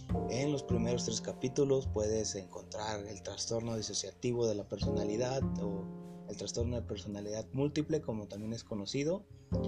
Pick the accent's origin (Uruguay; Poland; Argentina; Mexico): Mexico; born there; mi país natal, México.